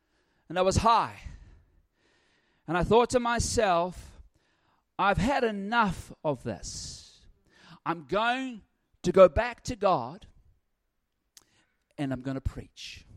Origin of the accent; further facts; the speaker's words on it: Dunedin, Otago, New Zealand; born there; I was born in Dunedin.